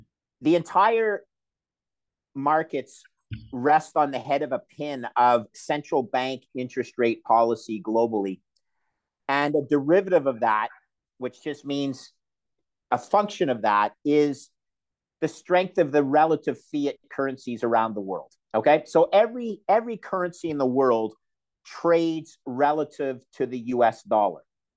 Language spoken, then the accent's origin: English; Canada; I'm a Canadian with a partner and a Canadian as a partner in 8 Irish pubs in the Montreal area.